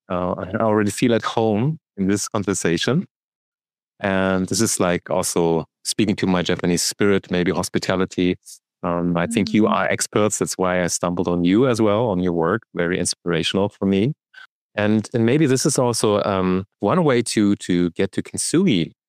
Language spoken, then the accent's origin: English; Germany; I was raised up in Germany most of my time. So I was in Germany and, you know, immersed by this German culture.